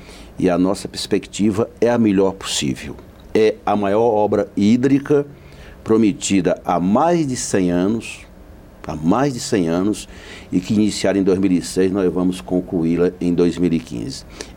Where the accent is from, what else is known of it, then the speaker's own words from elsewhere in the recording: Ceará, Brazil; Eu sou do sertão do Ceará, moro numa região do sertão de Xiramubim